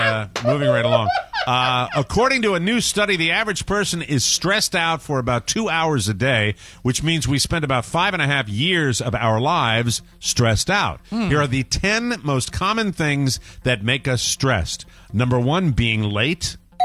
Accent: Largo, Florida, United States; There's a 54-year-old guy from Largo, Florida, my home state.

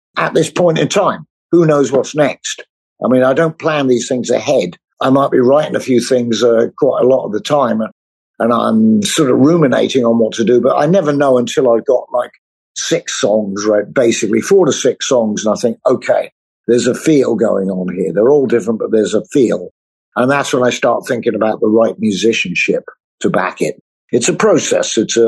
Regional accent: England, United Kingdom; But growing up in England, as I was, you know, age 12, and … come along, you didn't see it coming.

